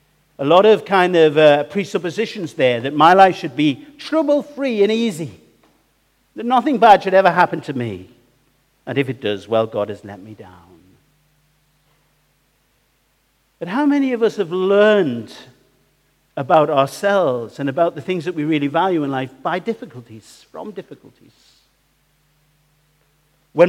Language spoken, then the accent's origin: English; North East England, United Kingdom; accent: Geordie; now in Whitby, United Kingdom; I live in Whitby, but these are my people. I'm a real Geordie. My accent gets thicker. My blood runs faster. A Geordie of Geordies.